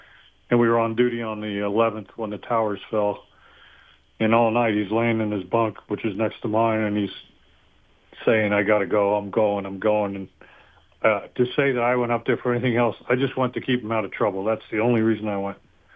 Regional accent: Florida, United States; And I was like, yeah, but I'm from Florida.

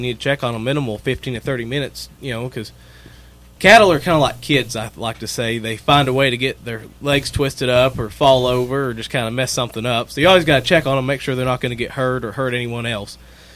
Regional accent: Durham, Oklahoma, United States; from Durham, Oklahoma.

